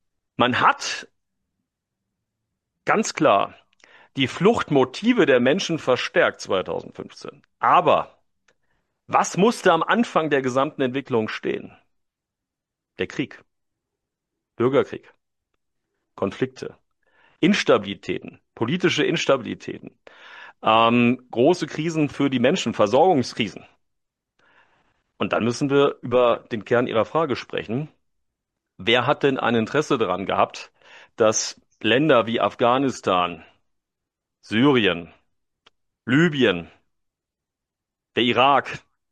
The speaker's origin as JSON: {"language": "German", "country": "Germany", "moved": "as an adult", "lives_now": "Switzerland", "said": "ich zwar als Deutscher, wie man ja hier in der Zentralschweiz sagt, aber jetzt seit Ende 2022 demütig und dankbar in der Schweiz wohnender"}